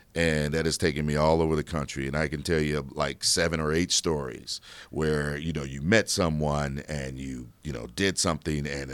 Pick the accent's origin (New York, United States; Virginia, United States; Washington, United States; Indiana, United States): Indiana, United States; I'm originally from Indiana, so there's a small AM station back home